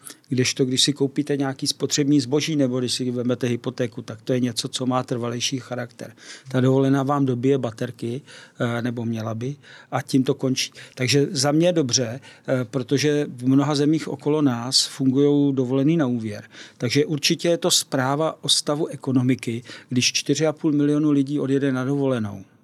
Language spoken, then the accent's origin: Czech; Prague, Czechia; oba dva jsme z Prahy, takže my když jdeme, já bydlím v centru